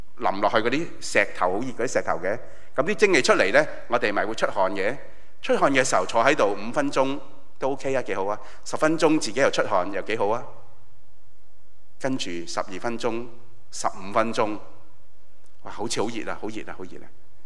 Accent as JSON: {"language": "Chinese", "country": "Hong Kong", "said": "我很想你有个意识，因为我们香港人没什么国度观。"}